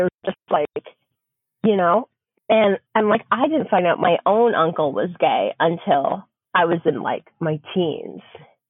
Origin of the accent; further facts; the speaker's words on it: New York City, New York, United States; I grew up in the New York City area.